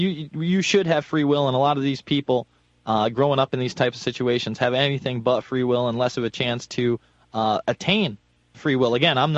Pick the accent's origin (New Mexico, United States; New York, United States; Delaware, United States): New York, United States; You know, I'm from New York